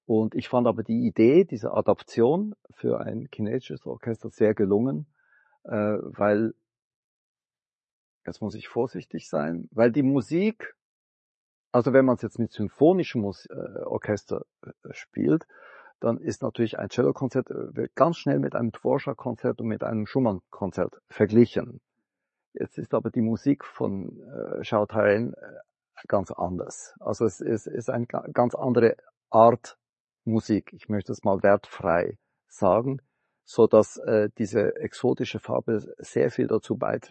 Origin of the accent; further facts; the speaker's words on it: Switzerland; also born or lived in Germany; meine Eltern sind aus Tainan, ich bin ja taiwanische Wurzeln, bin aber in der Schweiz geboren und in Mitteleuropa, so Schweiz, Deutschland sozialisiert.